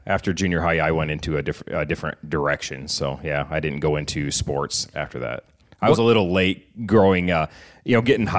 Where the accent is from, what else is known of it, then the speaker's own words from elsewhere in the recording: Sioux City, Iowa, United States; also born or lived in Remsen; So actually, for the most part, I grew up in Siouxland, but I did start out in Remsen, Iowa, so that's a little bit northwest.